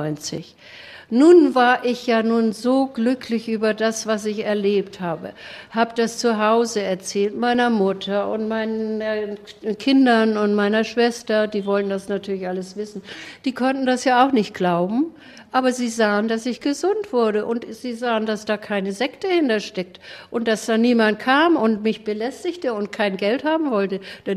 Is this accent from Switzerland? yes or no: no; Southern Germany, Germany; ich komme aus Süddeutschland und wollte mich hier vorstellen.